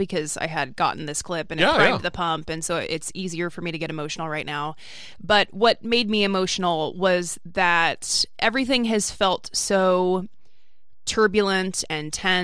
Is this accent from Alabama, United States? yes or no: yes; Alabama, United States; moved away; I'm also originally from Alabama and moved to North Carolina 21 years ago because my sister lives here and my mom was from here.